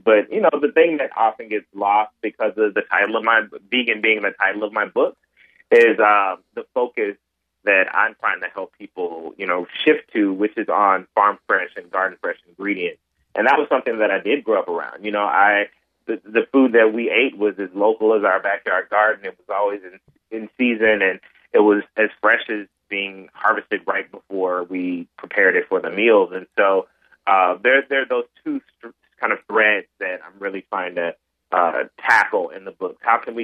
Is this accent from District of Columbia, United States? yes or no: no; Memphis, Tennessee, United States; So I grew up in Memphis, but my family comes from rural Mississippi and rural Tennessee, and I spent a lot of time visiting there as a child